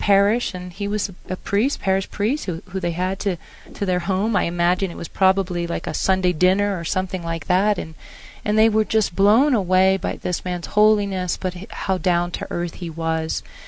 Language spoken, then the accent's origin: English; Louisiana, United States; I'm from Louisiana